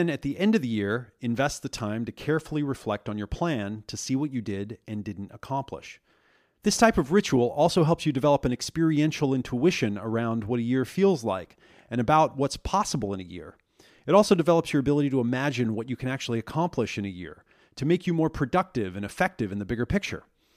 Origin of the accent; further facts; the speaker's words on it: Oregon, United States; moved away as an adult; now in San Diego, United States; At age 26, I moved from Oregon, where I grew up, to San Diego, California, to pursue a career in marketing.